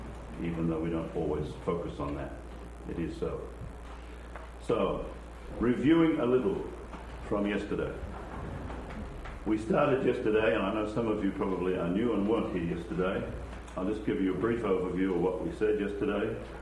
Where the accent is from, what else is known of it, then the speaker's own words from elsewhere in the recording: Australia; also born or lived in St. Louis, United States; we're ready to tape. For those of you who don't know, I come from Australia, but I spent almost 20 years in this country teaching in St. Louis